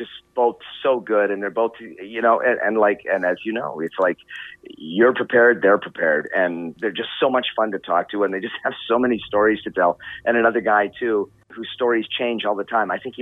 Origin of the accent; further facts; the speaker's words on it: Winnipeg, Manitoba, Canada; and I was raised in Winnipeg, so it was easy for me